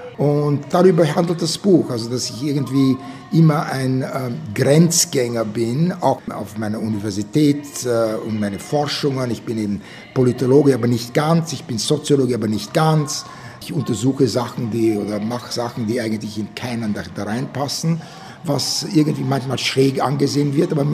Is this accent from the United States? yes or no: yes; United States; accent: Viennese; ich bin Amerikaner, aber nicht ganz Amerikaner. Ein Amerikaner, der Europäer ist und Europäer, der Amerikaner ist. Und einer, der perfekt Deutsch spricht, aber mit Wiener Akzent